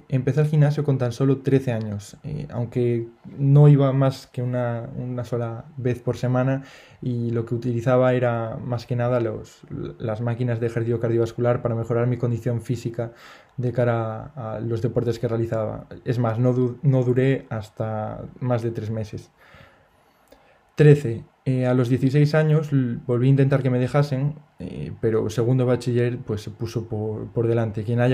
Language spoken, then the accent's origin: Spanish; Ponferrada, Castile and León, Spain; also born or lived in A Coruña; Y sí, tengo solo 22 años. 3. Nací en La Coruña. Soy gallego, natal. 4. Viví en Coruña 9 años y me mudé a Ponferrada, que sería la 5, que es donde vivo actualmente, para vivir otros 10-11 años.